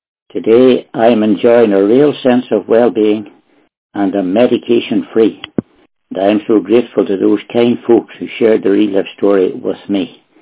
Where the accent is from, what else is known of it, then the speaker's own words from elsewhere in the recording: Ireland; from Ireland.